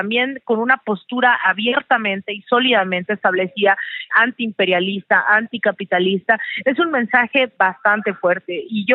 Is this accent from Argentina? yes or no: no; Mexico; en México actualmente no hemos dimensionado todo lo que implica WikiLeaks para nosotros, nosotras como mexicanos